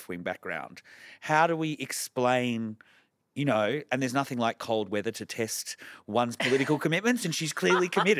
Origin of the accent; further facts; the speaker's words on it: Australia; And then you look at it as an Australian and go, oh, actually, there's some things that unfold in more interesting or progressive ways in Australia